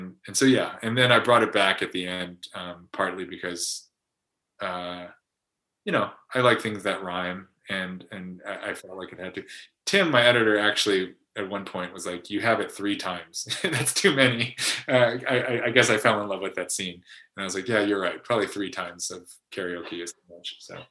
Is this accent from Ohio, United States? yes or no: no; California, United States; I grew up in Southern California and did not spend time, you know, in Chinatown